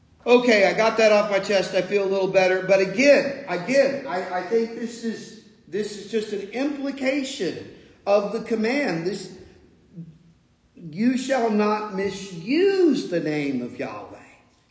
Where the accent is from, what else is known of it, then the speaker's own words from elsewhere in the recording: New Jersey, United States; we're Americans from South Jersey.